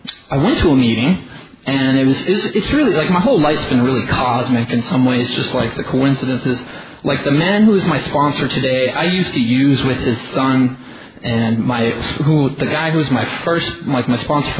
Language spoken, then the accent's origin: English; Hawaii, United States; So I'm from Hawaii, and I got clean here in Hawaii. I moved here actually when I was 9 years old.